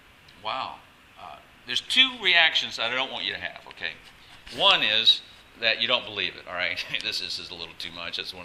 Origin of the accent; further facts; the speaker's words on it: North Carolina, United States; I'm from North Carolina, United States. I grew up, I never saw an Asian person